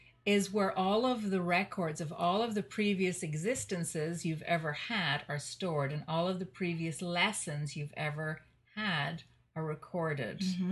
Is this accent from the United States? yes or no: no; Ireland; And I'm from a culture, being Irish.